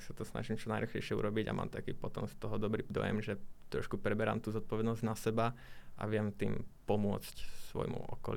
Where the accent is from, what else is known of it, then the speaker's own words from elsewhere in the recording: Svätý Jur, Bratislava Region, Slovakia; Pochádzam z okolia Bratislavy, konkrétně z města Svätý Jur, ale študujem v Trenčíně